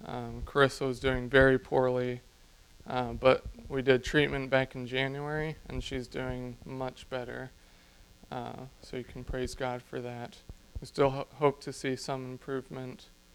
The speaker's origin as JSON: {"language": "English", "country": "Brazil", "tie": "born or raised there", "moved": "yes", "said": "I grew up in Brazil. Yes. My parents were missionaries in Brazil. So I was born and raised there. So I have citizenship and I know the language fluently."}